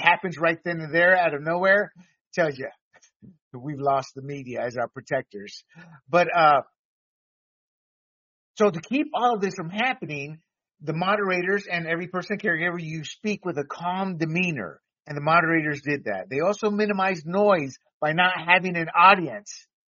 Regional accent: North Carolina, United States; also born or lived in Panama; And I come from the South. After we moved from Panama, we moved to North Carolina.

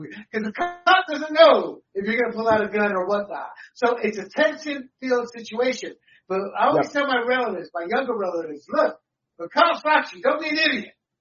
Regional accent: the South, United States; I can speak for the Latino culture – but growing up in the South

